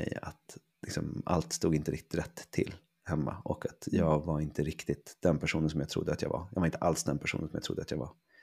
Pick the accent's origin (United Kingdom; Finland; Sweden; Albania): Sweden; Jag är ungefär 40 år gammal. Jag är född och uppvuxen i Sverige. Med en pappa från Indien och en mamma från, som är halvsvensk och halvtysk.